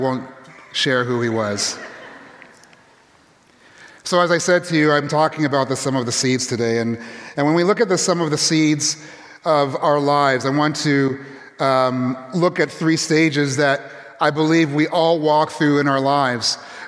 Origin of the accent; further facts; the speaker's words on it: Canada; born there; I was born in Canada, and I can't remember a winter like this ever.